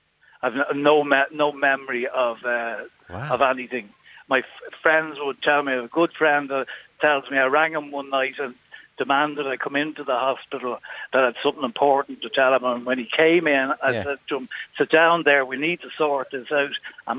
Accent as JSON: {"language": "English", "town": "Dublin", "region": "Leinster", "country": "Ireland", "said": "I'm from Dublin."}